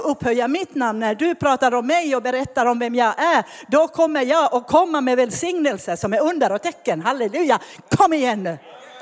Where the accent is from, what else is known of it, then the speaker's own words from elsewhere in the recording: Ostrobothnia, Finland; Så kommer jag från Finland. Jag är finlandssvensk och är född och uppvuxen i Österbotten.